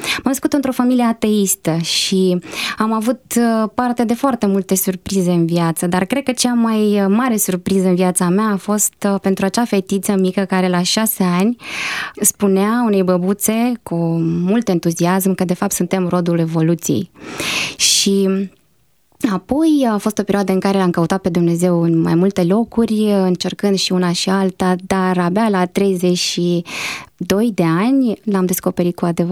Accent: Chișinău, Moldova; born there; m-am născut în Chișinău, în fosta URSS

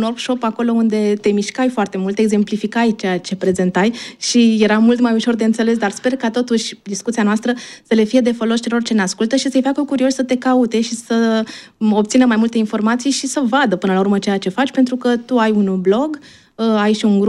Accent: Romania; Vezi tu, acum noi suntem români, venim după, să zicem că au trecut 30 de ani

